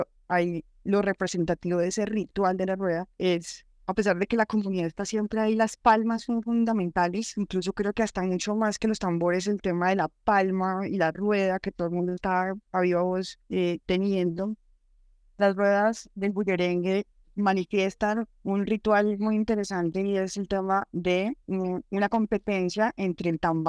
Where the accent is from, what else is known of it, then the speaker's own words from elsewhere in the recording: Boyacá, Colombia; yo soy una boyacense, pero lo estudio a cabalidad porque me fascina, incluso acá en Boyacá